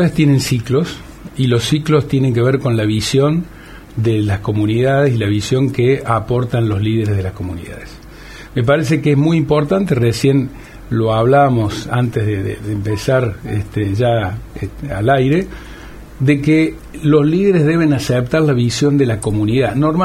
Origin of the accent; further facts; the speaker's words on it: Villa María, Córdoba, Argentina; porque además venimos del interior, venimos de la Palestina, venimos de Villa María.